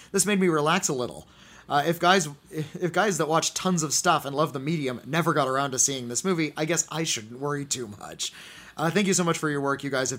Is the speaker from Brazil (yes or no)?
yes; Rio de Janeiro, Brazil; I am from Rio de Janeiro in Brazil.